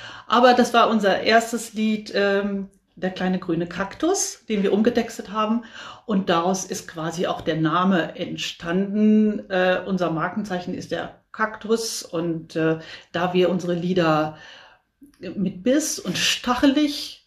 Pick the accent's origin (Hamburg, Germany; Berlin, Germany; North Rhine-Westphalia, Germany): North Rhine-Westphalia, Germany; bin Landfrau, auch aus dem Kreis Höxter. Wir kommen alle aus dem Kreis Höxter